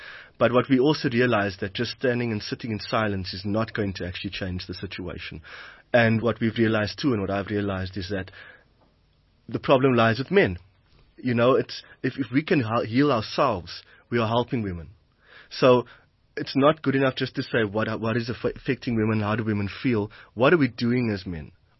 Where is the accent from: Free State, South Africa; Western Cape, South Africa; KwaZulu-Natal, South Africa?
Western Cape, South Africa; also born or lived in Johannesburg, South Africa; Growing up in the Cape Flats myself, moving to Joburg, moving to Yeovil